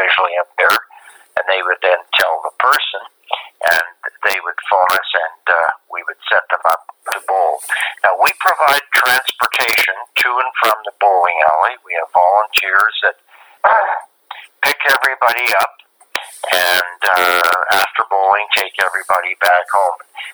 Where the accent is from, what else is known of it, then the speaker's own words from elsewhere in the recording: Alberta, Canada; also born or lived in Hamilton; I worked for CNIB in Eastern Canada in Hamilton, and I'm from Alberta, so my wife and I came out here on holidays in 99, and she loved it, so we decided to move out, bought a house and came out here in 2000.